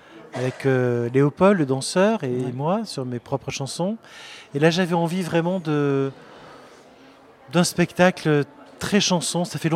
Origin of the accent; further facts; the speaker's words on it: Marseille, Provence-Alpes-Côte d'Azur, France; quand j'étais enfant que j'aimais chanter, danser dans les cours de récréation à Marseille. Puisque je suis marseillais